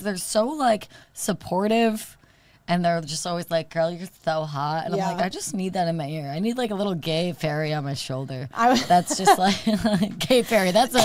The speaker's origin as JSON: {"language": "English", "town": "Queensbury", "region": "New York", "country": "United States", "said": "Well, Buffalo's where I went to college, but I'm from, like, an hour north of Albany. Like, Saratoga, Lake George area."}